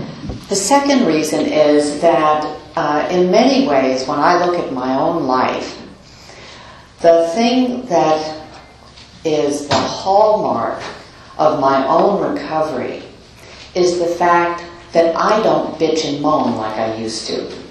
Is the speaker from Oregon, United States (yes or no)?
no; White Plains, New York, United States; and I'm a New Yorker. I came all the way out from White Plains, New York, to be here today, and I am in California.